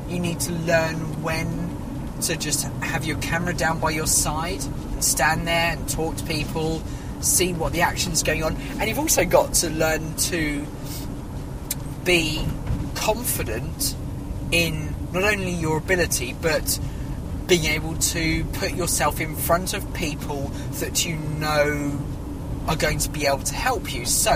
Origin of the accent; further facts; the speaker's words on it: United Kingdom; because of course I'm British and we love tea